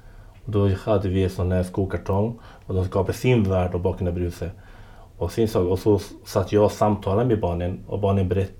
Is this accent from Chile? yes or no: yes; Chile; now in Norrköping, Sweden; och jag kommer från Chile. Men jobbar nu på Palettens förskola i Norrköping.